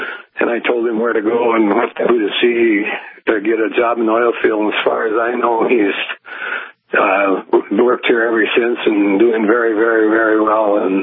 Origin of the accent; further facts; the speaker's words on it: Fort Berthold, North Dakota, United States; I'm from Fort Berthold, so I've been around oil wells and worked in the oil field most of my life, off and on.